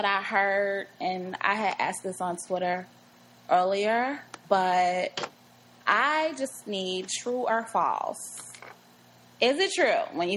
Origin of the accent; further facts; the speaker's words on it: Mississippi, United States; also born or lived in Chicago; Well, I was born here, and then I moved to Mississippi for high school and college and a little bit after that. So it's kind of like half of my life was Chicago, half was Mississippi.